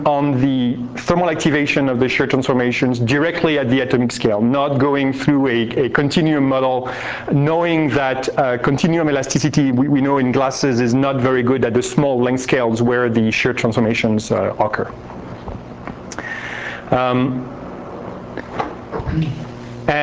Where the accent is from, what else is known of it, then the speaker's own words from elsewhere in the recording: Grenoble, Auvergne-Rhône-Alpes, France; So I'm from Grenoble in France